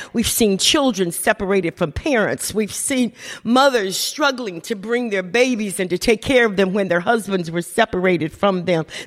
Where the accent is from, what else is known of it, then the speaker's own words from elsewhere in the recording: Dyersburg, Tennessee, United States; born there; I was born in Dyersburg, Tennessee. Amen. And I'm back home for a short season as we've traveled the nations of the world.